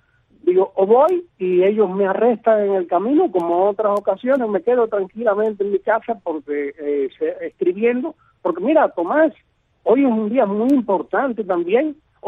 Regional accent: Cuba; Yo soy un ciudadano cubano

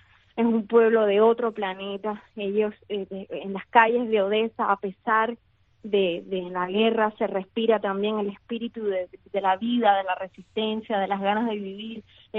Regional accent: Cuba; Para mí, como cubana, estando allí en Ucrania

